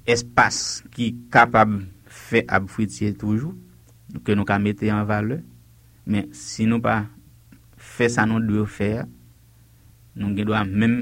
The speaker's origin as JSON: {"language": "French", "country": "Haiti", "said": "En tant que haïtien, je n'ai pas un point de vue."}